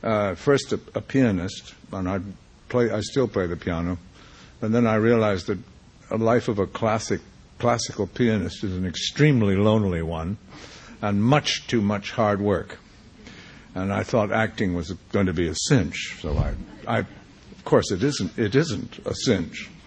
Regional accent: Quebec, Canada; Well, I grew up in Quebec, so I was fortunate to be in a civilized part of the country.

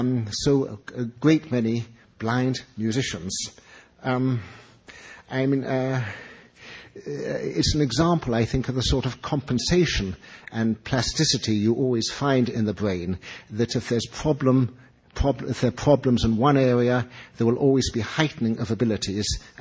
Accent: London, United Kingdom; My own education when I was growing up in London very much came from libraries and museums and not from school.

